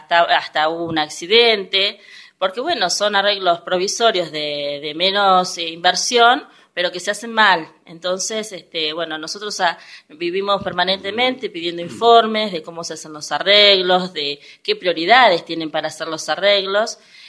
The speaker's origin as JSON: {"language": "Spanish", "town": "Wilde", "region": "Buenos Aires Province", "country": "Argentina", "said": "vos sabes que yo soy de la Villa Santillán"}